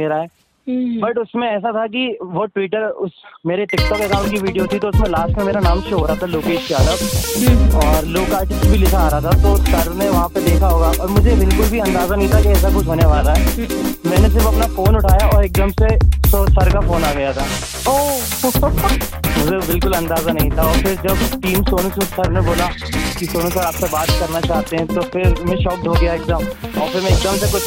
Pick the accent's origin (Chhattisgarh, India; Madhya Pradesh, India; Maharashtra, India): Madhya Pradesh, India; Bhopal; जी मैं भोपाल से हूँ, भोपाल सिटी से।